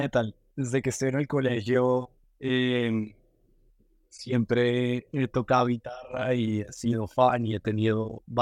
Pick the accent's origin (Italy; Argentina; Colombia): Colombia; now in San Francisco, United States; desde que tengo un año vivo en Colombia, viví en Colombia hasta hace 7 años que ya llevo acá. Entonces crecí en Colombia, mis papás son colombianos, toda mi familia es colombiana. Simplemente nací acá porque mi papá estaba trabajando acá un par de años